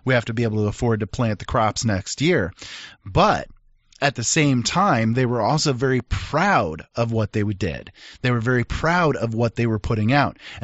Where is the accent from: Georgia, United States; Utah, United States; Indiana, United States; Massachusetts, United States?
Indiana, United States; Well, we're from Indiana, so you know we're genetically bred to know and understand every single thing that there is to know about corn.